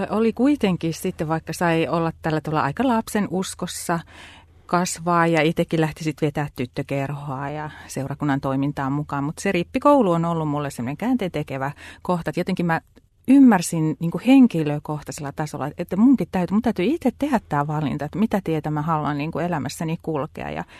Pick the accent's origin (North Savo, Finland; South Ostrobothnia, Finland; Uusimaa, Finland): South Ostrobothnia, Finland; Soini; mä oon Pohjanmaan tyttö ja Etelä-Pohjanmaalta Soinista on kotoisin. Ja itse asiassa tällä hetkelläkin asun siellä. Kotikonnuilla on paluumuuttaja sinne juurilleni